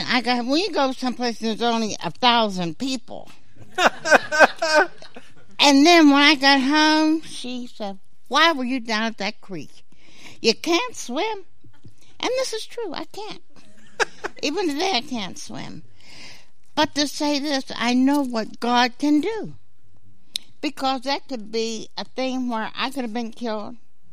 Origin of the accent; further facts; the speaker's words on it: Sewickley, Pennsylvania, United States; But growing up in Swickley, you can get an attitude